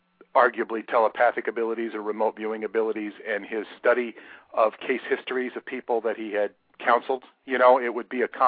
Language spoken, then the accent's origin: English; California, United States; I grew up in California, and I, you know, at the age of 18, I got involved in the movement, you know, as Scientology.